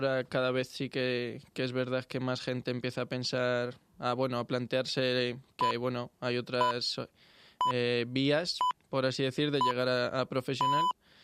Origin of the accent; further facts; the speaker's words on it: Madrid, Community of Madrid, Spain; nací en el Hospital 12 de Octubre, soy del centro de Madrid. Pero toda mi vida he crecido en Vallecas.